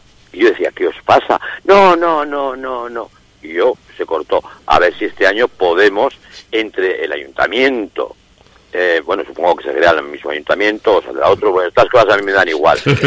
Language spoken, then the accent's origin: Spanish; Lerín, Navarre, Spain; yo soy de Lerín y he cantado jotas un montón